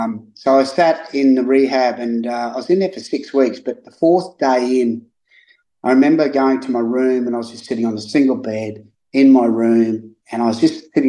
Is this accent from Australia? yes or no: yes; Rockhampton, Queensland, Australia; So obviously I'm an Australian and I grew up in a place called Rockhampton, which is in central Queensland.